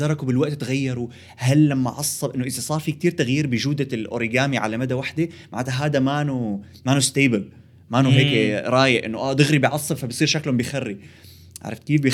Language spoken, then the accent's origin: Arabic; Syria; now in Canada; فانت يعني مثلا انت لنقول هلا نحن سوريين